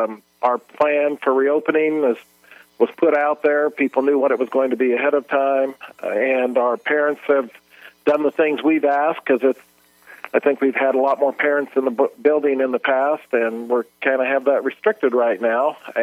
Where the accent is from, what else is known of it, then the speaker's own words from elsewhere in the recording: Denver, Colorado, United States; I grew up in Denver, so thought I was going to be closer to home.